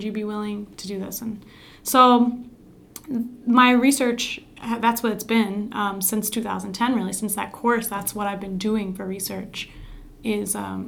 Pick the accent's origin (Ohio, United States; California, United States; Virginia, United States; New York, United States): Ohio, United States; Like, I'd heard that growing up in Ohio, that, like, Wisconsin was settled by a bunch of Germans.